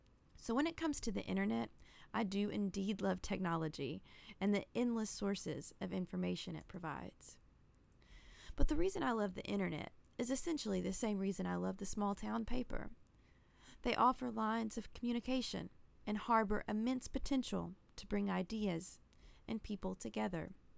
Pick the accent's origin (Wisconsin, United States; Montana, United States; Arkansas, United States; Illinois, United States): Arkansas, United States; going to get to write a regular column for my hometown local newspaper, I felt incredibly honored. The Post-Dispatch is the oldest weekly newspaper in Arkansas